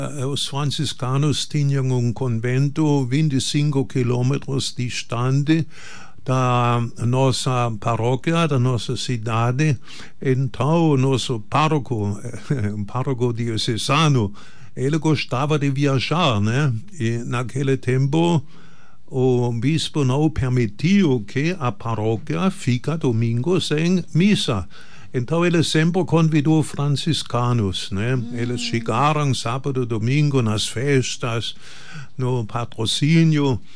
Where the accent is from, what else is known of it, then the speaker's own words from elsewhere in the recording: Baden-Württemberg, Germany; cidade menor, com mais ou menos 12 mil habitantes, lá no sul da Alemanha, pertence à região da Floresta Negra e Arquidiocese de Freiburg, Friburgo, e lá nasci